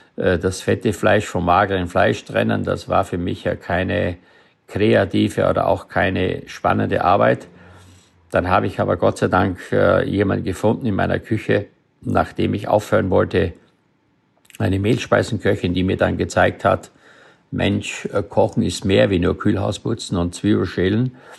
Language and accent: German; Styria, Austria; Ich bin in der Steiermark auf dem Bauernhof groß geworden